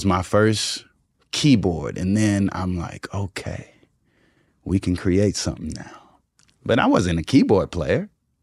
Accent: Houston, Texas, United States; So we didn't have the ability to have those types of privileges, especially growing up in Houston. It wasn't like an Atlanta scene.

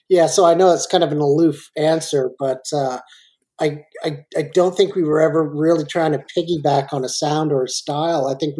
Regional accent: Belleville, Ontario, Canada; also born or lived in Torquay, England; I was born in England. I was born in Torquay, and I moved to the Belleville area probably 1980. So I was about four at that time.

